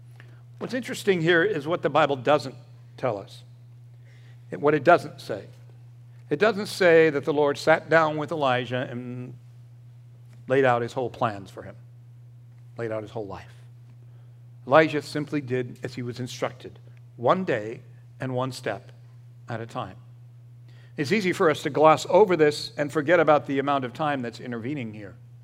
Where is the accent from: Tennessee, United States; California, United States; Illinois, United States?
California, United States; I grew up in Southern California. It was very dry, especially in the summertime.